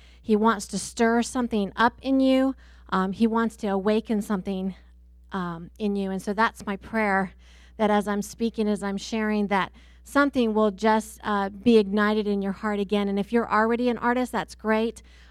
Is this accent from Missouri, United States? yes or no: yes; Kirksville, Missouri, United States; for those of you that don't know me, and I'm from Kirksville, Missouri.